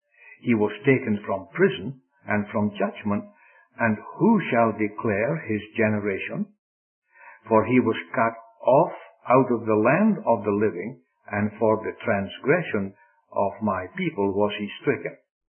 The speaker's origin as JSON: {"language": "English", "region": "Scotland", "country": "United Kingdom", "said": "So, being a Scotsman, you know the way I would go"}